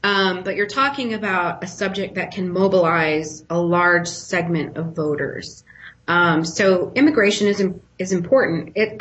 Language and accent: English; United States; people don't look at me and know I'm from the United States.